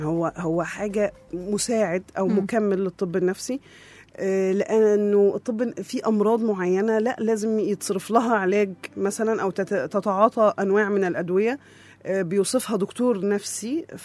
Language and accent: Arabic; Egypt; يعني أنا مصرية وانت مصرية